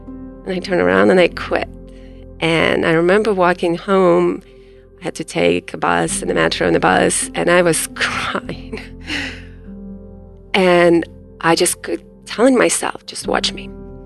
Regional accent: Ukraine; English is a second language; moved away as an adult; now in United States; I came to America from Ukraine in 1997, in August of 1997. So I just celebrated my 20th anniversary here.

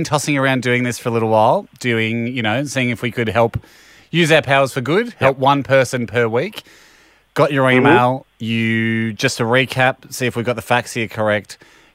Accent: Dunedin, Otago, New Zealand; I'm from Dunedin, New Zealand, so these flights, not cheap.

